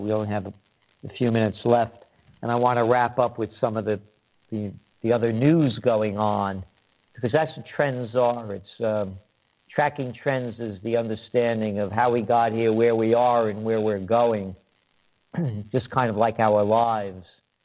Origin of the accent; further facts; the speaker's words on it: New York City, New York, United States; Yes, sir, I grew up in near Allerton Avenue and Boston Post Road.